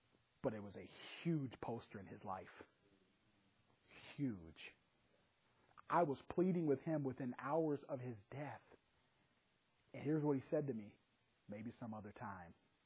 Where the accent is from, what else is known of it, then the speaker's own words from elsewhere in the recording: Gary, Indiana, United States; born there; I was born in Minnehaha, Gary, Indiana. It was the murder capital of the United States at that time.